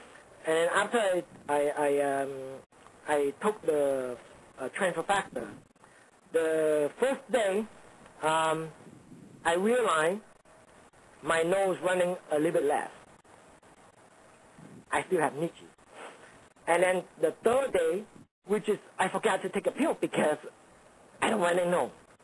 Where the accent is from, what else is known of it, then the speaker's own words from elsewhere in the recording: Vietnam; now in United States; I'm Chinese, born and raised in Vietnam. I came to U.S. 23 years so far.